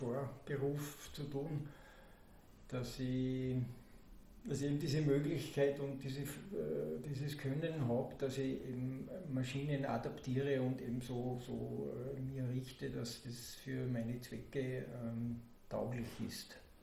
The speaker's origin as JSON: {"language": "German", "town": "Golling", "region": "Salzburg", "country": "Austria", "tie": "born or raised there", "said": "also Golling ist mein Geburtsort und damaliger Wohnort auch"}